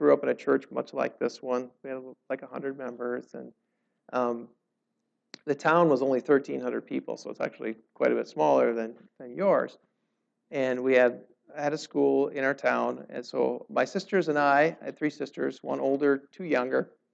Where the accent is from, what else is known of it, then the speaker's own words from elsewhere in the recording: Minnesota, United States; But I grew up in Minnesota. Seems like a long ways away, right? And really cold.